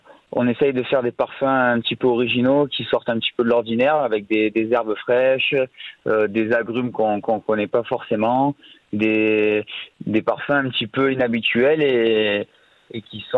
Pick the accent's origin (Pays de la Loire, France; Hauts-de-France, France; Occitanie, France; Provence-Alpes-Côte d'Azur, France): Provence-Alpes-Côte d'Azur, France; moi, j'ai la Provence, c'est ma région natale, donc ça me tient vraiment à cœur.